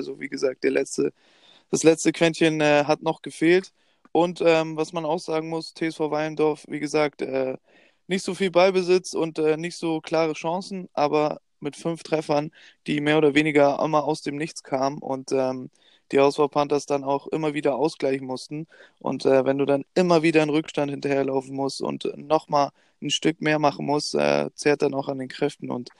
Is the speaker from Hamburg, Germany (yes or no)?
yes; Hamburg, Germany; Und man kann ja ruhig sagen, dass wir als Hamburger ruhig schon parteiisch waren.